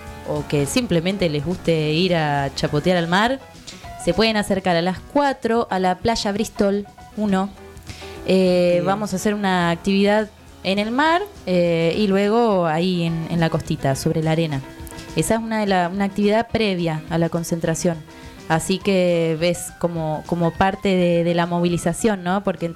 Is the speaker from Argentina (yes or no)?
yes; Mar del Plata, Buenos Aires Province, Argentina; born there; uno piensa en Mar del Plata y dice, sí, mi lugar donde yo nací puede terminar así.